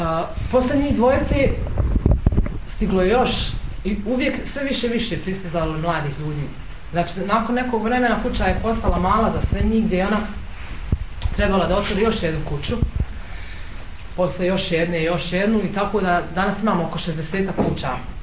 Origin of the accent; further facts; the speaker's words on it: Sarajevo, Federation of Bosnia and Herzegovina, Bosnia & Herzegovina; dolazim iz Sarajeva.